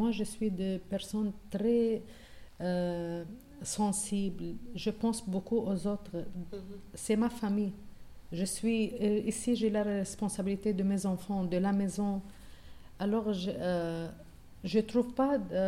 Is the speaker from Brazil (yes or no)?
no; Lebanon; moved away; J'ai fait jusqu'à première secondaire et après je me suis mariée et je suis partie du Liban.